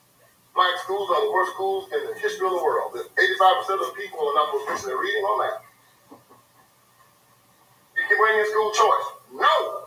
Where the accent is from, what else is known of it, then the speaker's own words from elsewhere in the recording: Brownsville, Tennessee, United States; The Grand Wizard of the Tennessee Klan lived in my hometown, Brownsville, Tennessee.